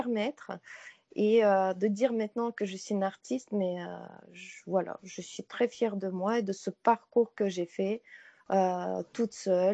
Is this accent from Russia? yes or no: yes; Volgograd, Volgograd Oblast, Russia; French is a second language; Moi, quand je pense d'où je viens, de Volgograd, que personne ne connaît